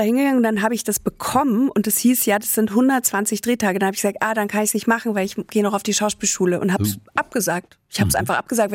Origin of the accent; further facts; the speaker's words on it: Munich, Bavaria, Germany; ich meine, ich bin ja aus München, das war wirklich absurd.